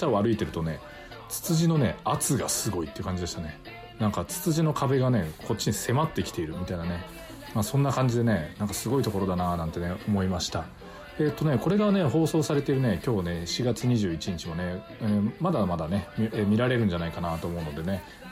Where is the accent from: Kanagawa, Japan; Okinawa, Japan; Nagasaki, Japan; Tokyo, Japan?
Nagasaki, Japan; Unzen; 私の出身ね雲仙市ね、雲仙市はね雲仙の仁田峠っていうところがね